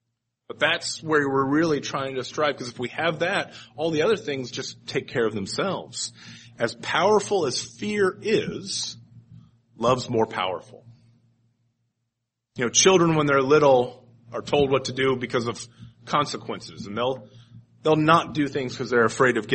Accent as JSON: {"language": "English", "town": "Indianapolis", "region": "Indiana", "country": "United States", "said": "Whenever I read this, I'm from Indianapolis. I'm a Colts fan."}